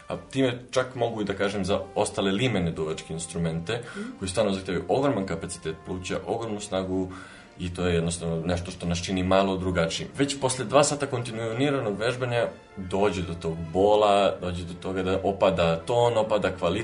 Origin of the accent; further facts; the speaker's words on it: Niš, Southern and Eastern Serbia, Serbia; dolazim iz Niša i ja sam hornista. Trenutno završavam master studiju u Beogradu